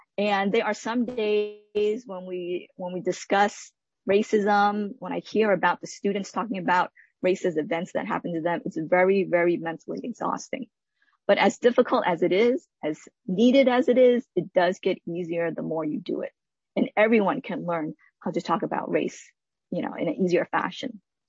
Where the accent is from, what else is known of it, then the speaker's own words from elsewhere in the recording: Hong Kong; moved away; I am an immigrant from Hong Kong, also a first-generation college graduate.